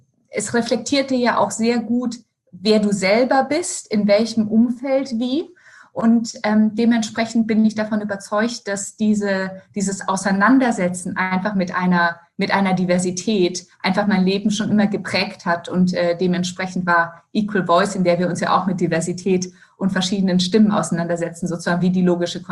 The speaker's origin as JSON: {"language": "German", "country": "Brazil", "tie": "born or raised there", "said": "Ich bin ja in Brasilien aufgewachsen, bin Brasilianerin, deshalb war Buenos Aires ein bisschen schwierig, weil die stolzen Argentinier fanden natürlich meinen brasilianischen Akzent im Spanisch"}